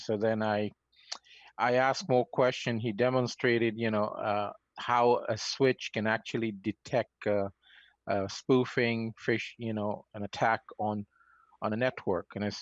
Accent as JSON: {"language": "English", "country": "Canada", "said": "I am Canadian, and I'm still Canadian."}